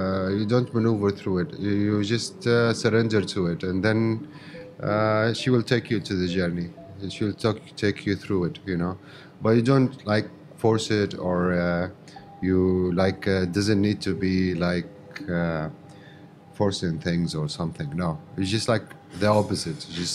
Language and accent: English; Yemen; I'm from Yemen originally. Yeah, I've been traveling for the last like 5.5 years.